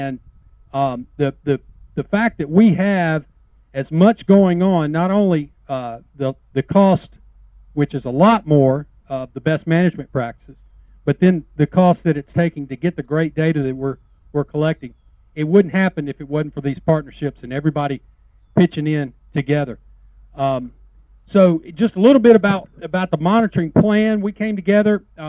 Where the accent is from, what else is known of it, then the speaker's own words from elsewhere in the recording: Mississippi, United States; As far as I'm concerned, I was born and raised in Mississippi.